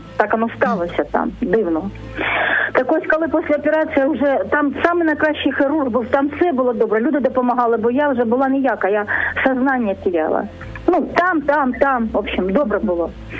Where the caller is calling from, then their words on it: Zaporizhzhia, Zaporizhzhia Oblast, Ukraine; я з Запоріжжя.